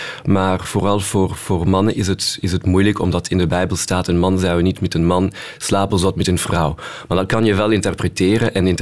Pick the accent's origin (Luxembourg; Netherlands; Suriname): Luxembourg; Dutch is a second language; now in Belgium; In Groot-Brittannië, in de VS, en zelfs in Luxemburg, waar ik vandaan kom